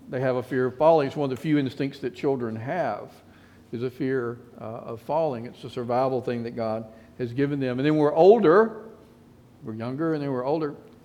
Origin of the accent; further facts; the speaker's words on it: Zachary, Louisiana, United States; my hometown of Zachary